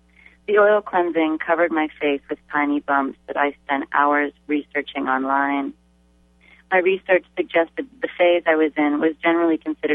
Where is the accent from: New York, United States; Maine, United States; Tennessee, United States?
Maine, United States; Sorrento; So I was raised in Maine. I actually moved here with my family when I was two, which I think, as any local Mainer will tell you, makes me not from Maine